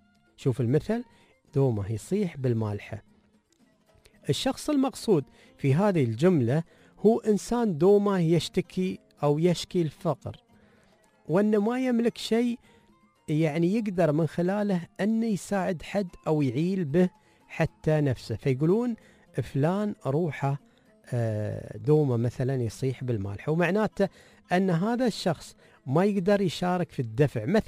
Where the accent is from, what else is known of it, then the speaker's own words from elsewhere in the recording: United Arab Emirates; عندنا في الإمارات